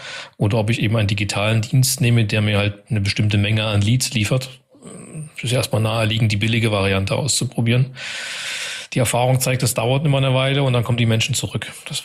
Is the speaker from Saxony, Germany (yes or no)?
yes; Freiberg, Saxony, Germany; born there; also born or lived in Hamburg; now in Magdeburg, Germany; Ich bin geboren in Freiberg in Sachsen. Bin also Sachse, bin im Laufe meiner noch jungen Karriere, in Anführungszeichen, über Hamburg dann nach Magdeburg gekommen.